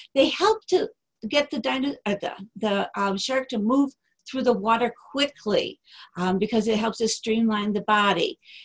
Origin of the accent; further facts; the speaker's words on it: Chicago, Illinois, United States; I'm from Chicago, so things are just a little bit different up here.